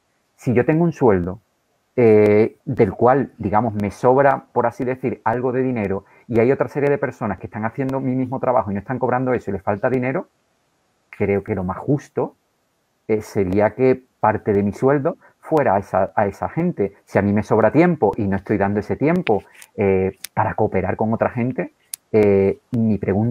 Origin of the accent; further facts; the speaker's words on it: Spain; somos los españoles que vamos a ayudar a la gente del tercer mundo